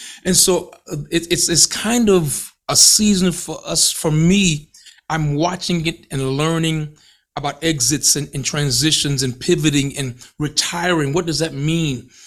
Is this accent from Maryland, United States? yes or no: no; Alabama, United States; now in Georgia, United States; I'm speaking just, you know, I'm speaking as a native Alabamian.